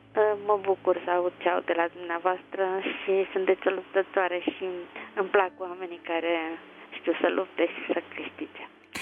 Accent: Constanța, Constanța County, Romania; sunt din Constanța și mă bucur că am auzit și numele orașului meu

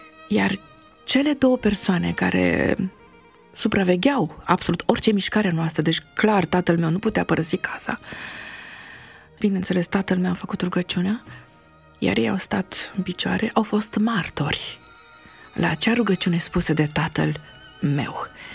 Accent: Cluj-Napoca, Cluj County, Romania; also born or lived in Bacău; Îmi aduc aminte perioada când, la 4 ani, am plecat în Cluj. Deci m-am născut în Bacău.

